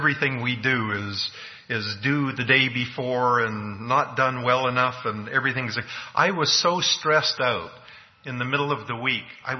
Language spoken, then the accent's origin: English; Vancouver, British Columbia, Canada; I'm Canadian, I'm from that area. Vancouver, BC, other than Rio de Janeiro, is the most beautiful city on the face of the earth.